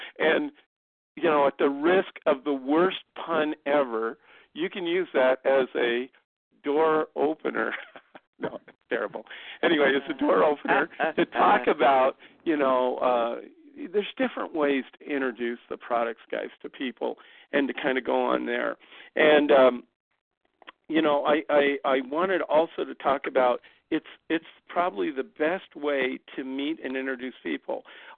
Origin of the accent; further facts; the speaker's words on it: Canada; And being a Canadian, I choose not to try to publicly get into the fray